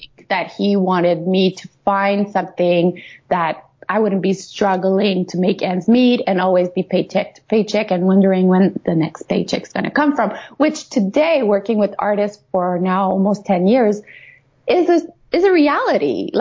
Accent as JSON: {"language": "English", "country": "Canada", "said": "I'm French Canadian. I'm a mother of two."}